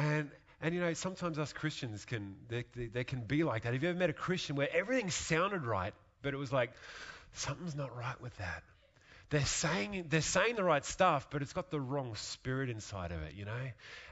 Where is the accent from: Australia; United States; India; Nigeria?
Australia; When I grew up in Australia, all the movies that we watched came out of America.